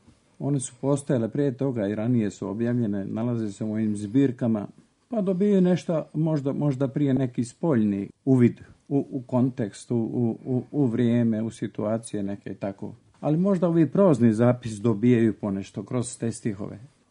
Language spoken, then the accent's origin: Bosnian; Bosnia & Herzegovina; u moj zavičaj tamo pod Grmečom, gdje sam rođen u jednoj seljačkoj familiji, odrastao i školovao se sve do odlaska na studije u Sarajevo.